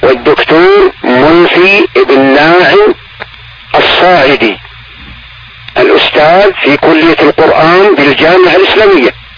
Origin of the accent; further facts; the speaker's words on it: Saudi Arabia; في بلدنا المملكة العربية السعودية